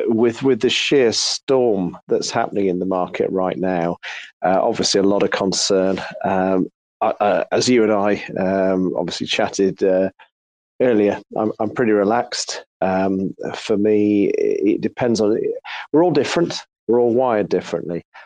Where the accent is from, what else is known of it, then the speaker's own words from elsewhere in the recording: United Kingdom; So what I do is I pound cost average, being a Brit, or dollar cost average in the broader sense.